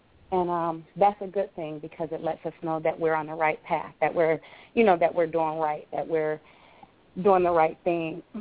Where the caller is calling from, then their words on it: Georgia, United States; I'm calling from South Georgia.